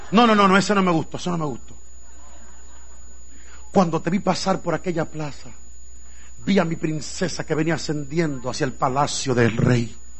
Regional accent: Dominican Republic; Pero eso no pasa aquí, eso pasa en mi país, de donde yo vengo. Ustedes que me están mirando, eso no es con ustedes, eso es con los dominicanos, ¿ok?

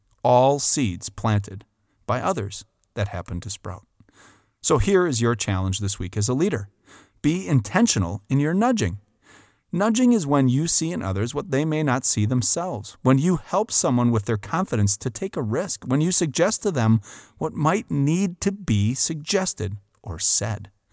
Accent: Port Washington, United States; I was elected mayor of my hometown of Port Washington.

